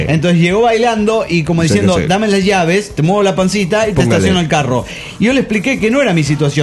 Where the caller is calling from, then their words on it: Capulhuac, State of Mexico, Mexico; de Calpulhuac.